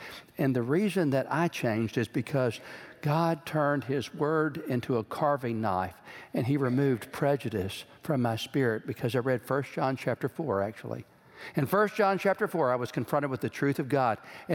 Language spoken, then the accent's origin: English; Texas, United States; As I was growing up in Central Texas, my family was very prejudiced.